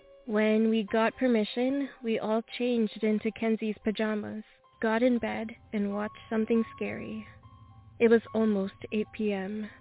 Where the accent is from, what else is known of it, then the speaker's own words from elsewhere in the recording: South Africa; This story takes place in South Africa, my home country.